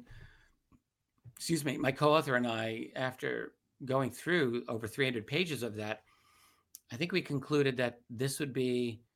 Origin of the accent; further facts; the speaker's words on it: New York City, New York, United States; I'm from New York City. My father was not only a retired New York City police officer for many years, but worked at the World Trade Center in New York City for 7 years